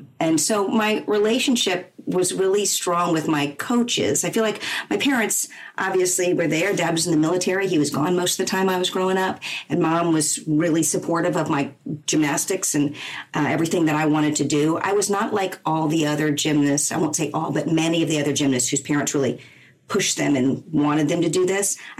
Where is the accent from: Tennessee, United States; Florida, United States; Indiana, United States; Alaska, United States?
Florida, United States; Key West; born there; I was born in Key West, Florida. So I'm a true conch.